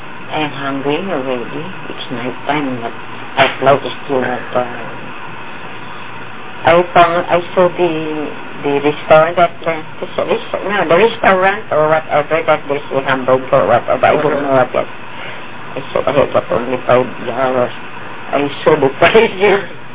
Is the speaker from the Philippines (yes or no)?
yes; Philippines; first language Tagalog; English is a second language; So I talked to them as a Filipino, Tagalog.